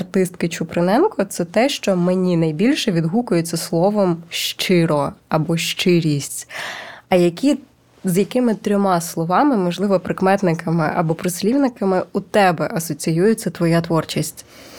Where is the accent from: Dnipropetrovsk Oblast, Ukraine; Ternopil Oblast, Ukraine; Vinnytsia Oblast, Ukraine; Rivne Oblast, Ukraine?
Vinnytsia Oblast, Ukraine; Vinnytsia; я з Вінниччини, ну, точніше, як, я прям з самої Вінниці